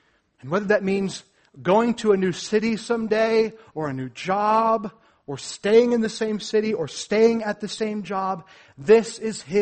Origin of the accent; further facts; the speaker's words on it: Rhode Island, United States; also born or lived in North Carolina / Florida; I'm from Rhode Island. I like a cold climate, and I lived in North Carolina for 10 years. I lived in South Florida for some time.